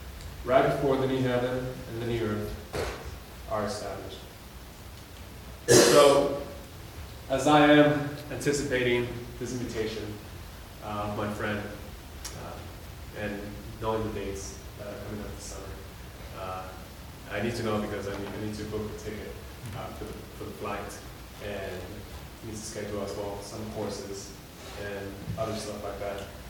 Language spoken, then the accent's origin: English; California, United States; growing up in California, I was Dodgers and Clippers and Kings.